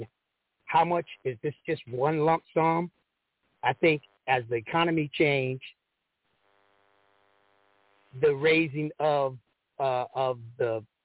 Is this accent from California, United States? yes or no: yes; California, United States; also born or lived in France; I was a resident of California pretty much all my life. I was born in France.